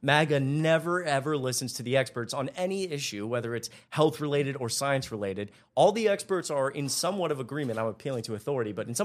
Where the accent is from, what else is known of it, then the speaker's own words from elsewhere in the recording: Georgia, United States; Again, I was born and raised in Georgia. I've lived there pretty much my whole life.